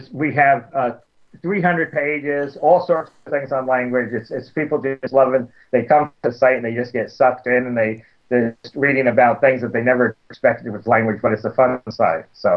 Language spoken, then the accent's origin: English; New York, United States; when I grew up outside of New York City